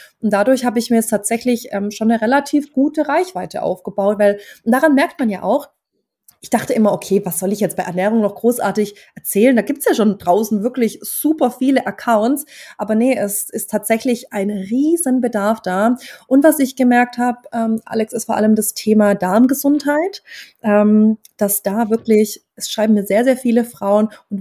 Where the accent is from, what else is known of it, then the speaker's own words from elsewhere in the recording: Baden-Württemberg, Germany; accent: Swabian; Ich komme aus dem Schwabenland, deswegen ab und zu kommen ein paar schwäbische Wörter mit rein.